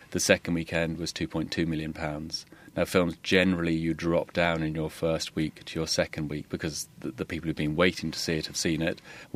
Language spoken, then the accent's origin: English; United Kingdom; I mean, we're British, we don't do sequels.